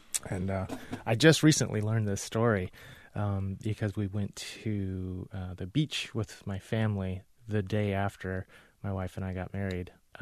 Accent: Incheon, South Korea; I was born in South Korea in a small harbor town in the northern part of South Korea called Incheon. Where my family was from and lived.

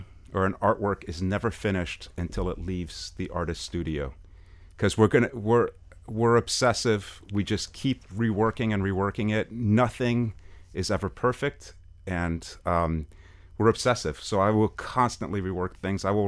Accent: Lyon, Auvergne-Rhône-Alpes, France; now in Miami, United States; whether it's in my hometown of Lyon in France.

